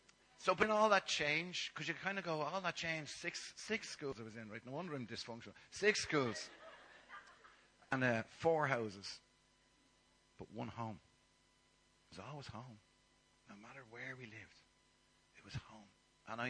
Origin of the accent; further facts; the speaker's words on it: Dublin, County Dublin, Ireland; born there; I was born in Griffith Barracks, which is now Griffith College. So I'm coming home today. I was born in the Liberties.